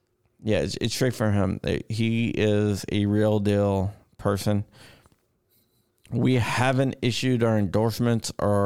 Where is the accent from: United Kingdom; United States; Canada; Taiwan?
United States; Virginia; He's from Florida. I'm from Virginia.